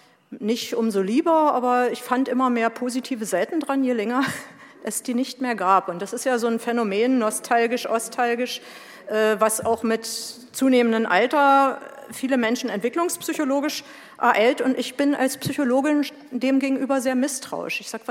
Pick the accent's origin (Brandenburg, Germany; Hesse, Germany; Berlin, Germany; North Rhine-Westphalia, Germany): Brandenburg, Germany; Cottbus; ich bin aus Cottbus. Das heißt, ich bin ein Kind der DDR.